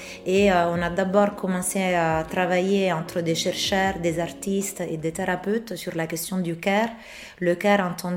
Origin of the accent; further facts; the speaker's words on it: Rome, Lazio, Italy; also born or lived in Naples; je suis originaire de Naples, mais j'ai grandi à Rome toute ma vie